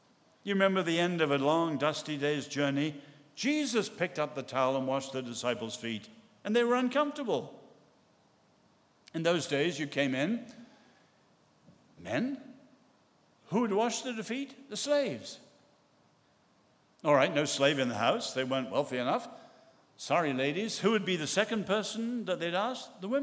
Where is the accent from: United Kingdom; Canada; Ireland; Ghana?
United Kingdom; England; also born or lived in United States; I'm English, as you can tell, but when I first went to live in America